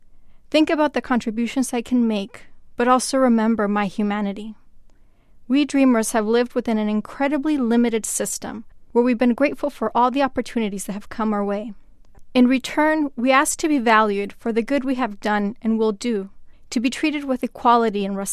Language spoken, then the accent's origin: English; Arizona, United States; I am a future doctor, but I'm also an undocumented American. I grew up in Arizona, about 5 hours from the Mexico-U.S. border.